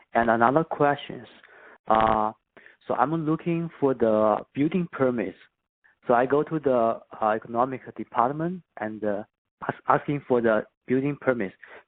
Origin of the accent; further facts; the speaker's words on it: California, United States; I'm an investor from California, and I have two questions.